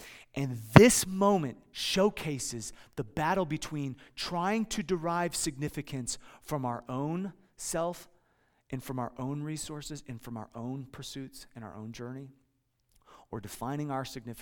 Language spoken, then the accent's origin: English; Midwest, United States; I grew up in the Midwest, about 3 hours outside of Chicago, and most of our Christmases were white Christmases.